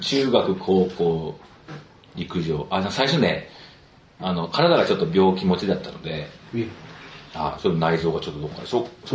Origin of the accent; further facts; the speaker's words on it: Nagasaki, Japan; 長崎市の出身ですね。